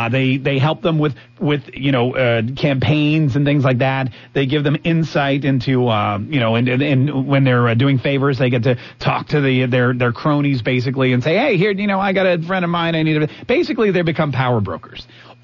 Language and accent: English; North Carolina, United States; born there; I was born in Bald, North Carolina.